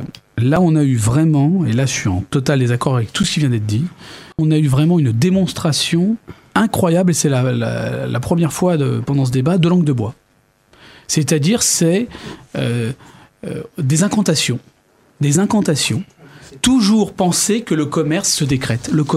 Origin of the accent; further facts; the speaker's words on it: Antony, Île-de-France, France; à la base, je viens d'Antony